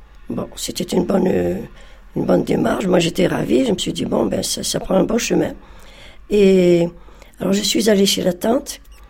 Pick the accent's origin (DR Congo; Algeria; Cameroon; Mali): Algeria; je ne voulais pas dire que je venais d'Algérie.